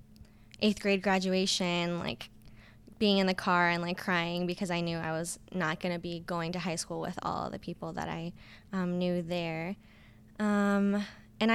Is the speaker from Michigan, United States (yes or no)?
no; California, United States; how did he know I'm from California?